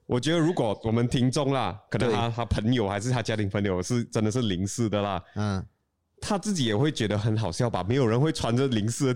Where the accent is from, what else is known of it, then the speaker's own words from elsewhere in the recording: Penang, Malaysia; 所以我们来自槟城的当然就是要记得是04吧